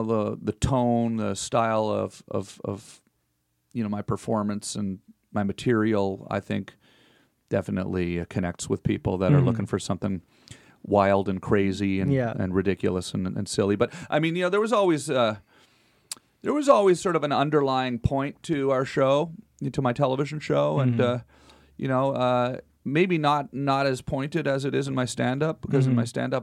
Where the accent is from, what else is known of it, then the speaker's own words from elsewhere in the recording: Canada; first of all, I'm still Canadian also.